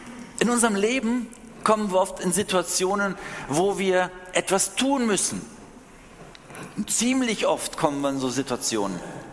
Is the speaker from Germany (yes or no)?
yes; Germany; Ich als Deutscher habe gelesen, Quente.